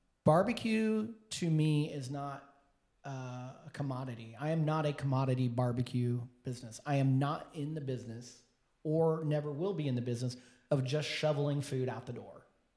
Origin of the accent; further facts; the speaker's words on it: Houston, Texas, United States; now in Nashville, United States; So growing up in Texas, I moved to Nashville in 2008, grew up in Houston.